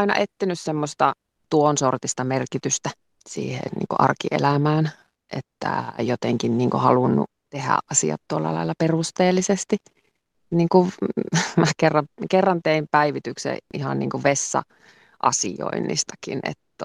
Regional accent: Ylikiiminki, North Ostrobothnia, Finland; No mähän olen itse Ylikiimingistä kotoisin syrjäkylältä sieltä.

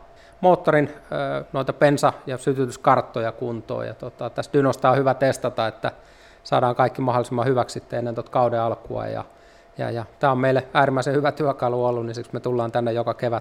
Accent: Lahti, Päijät-Häme, Finland; kyllä tämä Lahti on kuitenkin se kotikaupunki, että täällä on vielä niitä vanhoja kavereita jäljellä ja perhettä ja noin poispäin, niin kyllä tämä on mun kotikaupunki ja kyllä mä itseni tunnen lahtelaiseksi, vaikka aika kauan täältä pois asunutkin.

